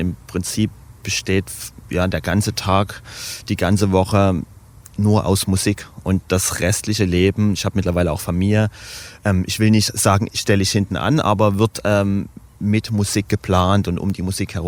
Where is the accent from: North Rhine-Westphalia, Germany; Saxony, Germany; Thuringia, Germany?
Saxony, Germany; Dresden; Genau, ich bin geboren, aufgewachsen, nie weggezogen. Dresden ist sozusagen mein Anker, an den ich immer wieder zurückkomme und ich glaube, ich werde auch hier alt.